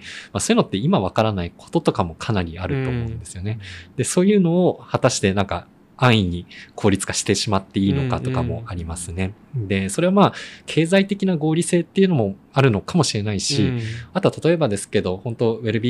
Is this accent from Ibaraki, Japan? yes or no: no; Tochigi, Japan; 自分自身そのエゴとしてやはり貢献したいなというふうに思うのが自分の生まれ育った栃木県であるというふうなものですね。